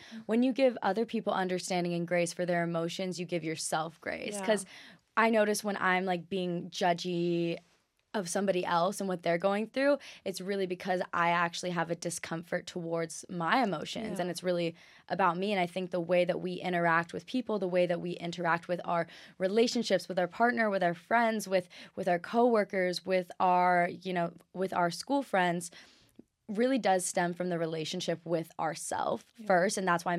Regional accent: Hawaii, United States; I'm actually from Maui, Hawaii, and I'm born and raised there, and that is my home.

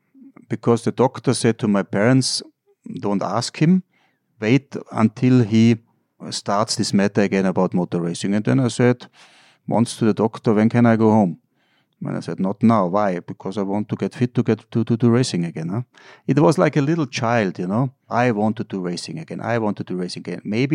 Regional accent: Kufstein, Tyrol, Austria; English is a second language; The next day they told me, I said … I'm 12 years old, I'm from Kufstein in Tirol.

